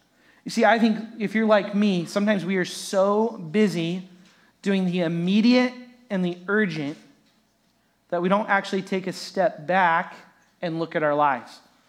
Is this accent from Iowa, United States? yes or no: yes; Iowa, United States; And I grew up here in Iowa, so we called it pop, not soda.